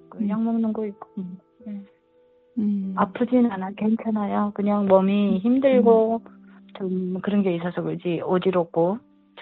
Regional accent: North Korea; now in United States; 그래서 저는 이제 미국에서 그래도 내 부모, 형제, 내 고향을 위해서 뭔가 할수 있지 않을까.

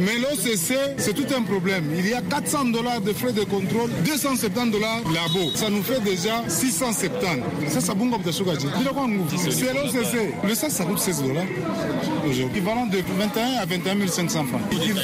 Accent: DR Congo; Nous sommes Congolais.

